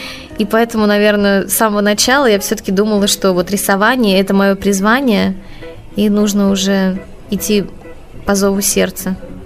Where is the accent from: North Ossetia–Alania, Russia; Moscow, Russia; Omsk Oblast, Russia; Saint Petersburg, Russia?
Moscow, Russia; born there; Живу я в Москве, родилась тоже в Москве. Живу на юго-западе Москвы.